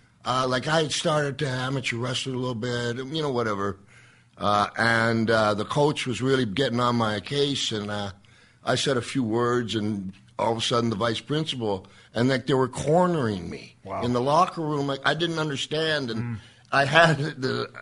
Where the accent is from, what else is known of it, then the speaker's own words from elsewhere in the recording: Saskatoon, Saskatchewan, Canada; born there; I was born in Saskatoon, Saskatchewan, which is one of the coldest places on earth.